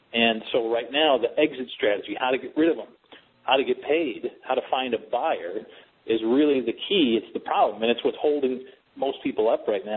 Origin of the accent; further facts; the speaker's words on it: Midwest, United States; I grew up in the Midwest, the youngest of a single-parent mom, and I grew up below the poverty line